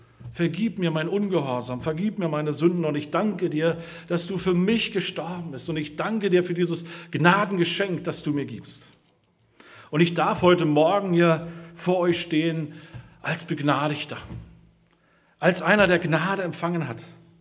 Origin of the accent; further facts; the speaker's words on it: Germany; Ich bin ja in der DDR groß geworden, wie die meisten wahrscheinlich von euch.